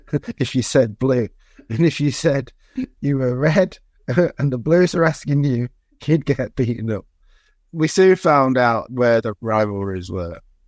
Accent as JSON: {"language": "English", "region": "Saint Andrew Parish", "country": "Jamaica", "tie": "born or raised there", "lives_now": "Wigan, United Kingdom", "said": "I'm in Wigan, in the United Kingdom, which is in the northwest of England. I was born in Jamaica, St. Andrews."}